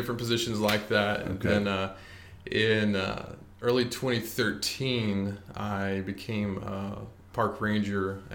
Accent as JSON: {"language": "English", "town": "Gallatin", "region": "Tennessee", "country": "United States", "tie": "born or raised there", "also_born_or_lived": "Knoxville / Clarksville", "said": "I was born in Knoxville. My folks were in grad school, and spent the first half of my childhood in Gallatin, Tennessee, and then folks relocated to Clarksville for a job and brought us closer to the grandparents and stuff like that."}